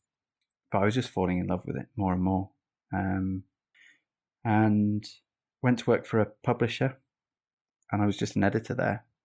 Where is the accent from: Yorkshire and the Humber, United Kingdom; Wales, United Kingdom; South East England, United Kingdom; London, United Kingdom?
Wales, United Kingdom; I grew up in North Wales and went to a school there